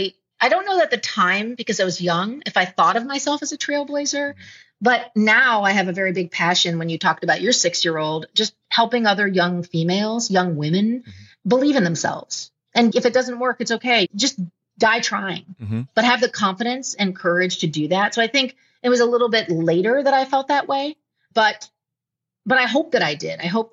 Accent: California, United States; And growing up in California, we were outside a lot.

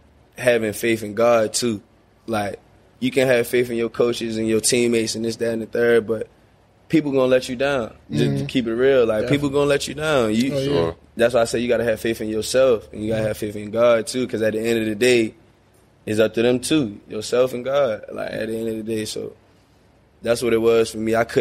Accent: Baltimore, Maryland, United States; I'm from Baltimore. Y'all don't know. Y'all ain't never seen a Baltimore kid before.

